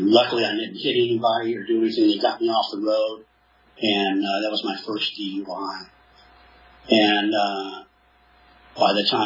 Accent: Tulare, California, United States; I'm from Tulare, born and raised in Tulare, and I was raised up in a little Baptist church on the west side of Tulare.

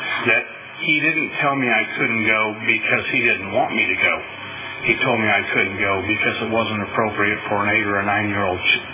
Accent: Burl, California, United States; I was born and I grew up in the San Joaquin Valley my whole life. I grew up in an agricultural background.

